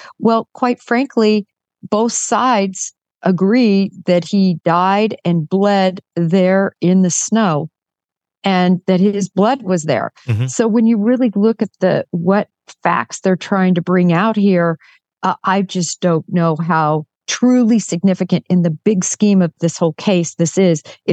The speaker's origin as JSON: {"language": "English", "region": "Nebraska", "country": "United States", "tie": "born or raised there", "also_born_or_lived": "Kansas", "said": "I grew up in Nebraska and Kansas, that is a lot of snow"}